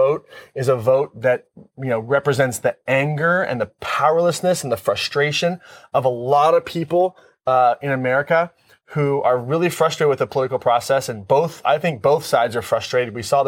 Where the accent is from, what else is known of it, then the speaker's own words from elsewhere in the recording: United States; First and foremost, I'm responding as an American.